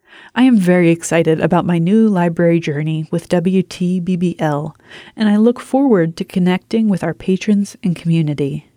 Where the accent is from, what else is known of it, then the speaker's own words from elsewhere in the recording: Minnesota, United States; moved away as an adult; I grew up in Minnesota, but moved to Arizona for college and to begin my career as a fine arts photographer slash printmaker.